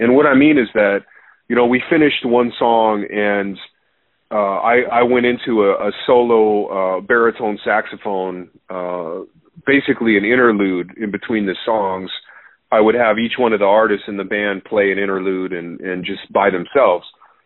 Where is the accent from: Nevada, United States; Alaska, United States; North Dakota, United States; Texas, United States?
Nevada, United States; Reno; and it was in Reno, which is my hometown.